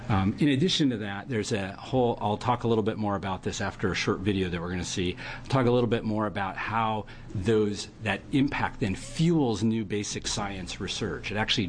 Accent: Florence, Oregon, United States; I grew up in Florence. There's lots of sand dunes

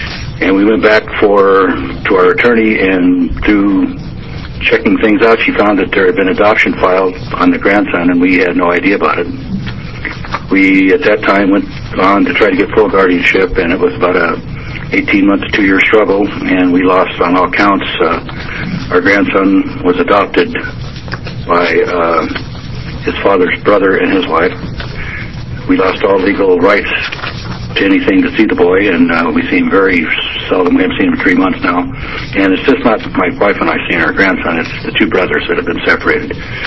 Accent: Medford, Oregon, United States; We're from Medford, Oregon.

